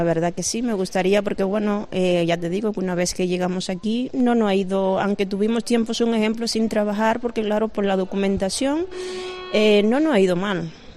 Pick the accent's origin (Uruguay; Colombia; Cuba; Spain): Cuba; now in Puebla, Mexico; Sí, sí, vengo de Cuba.